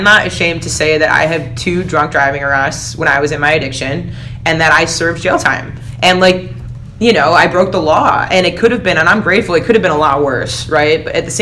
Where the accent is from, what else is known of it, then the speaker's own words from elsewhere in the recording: Bloomfield Hills, Michigan, United States; I'm from Bloomfield Hills.